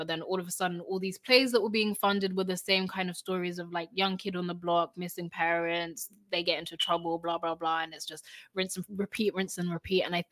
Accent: United Kingdom; But even like just being Black British, like yeah, there are moments that are like really hard

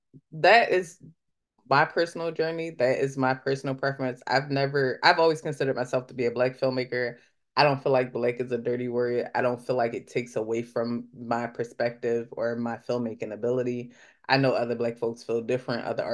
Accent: Philadelphia, Pennsylvania, United States; I was brought up in Philly at a time when it was in the 90s

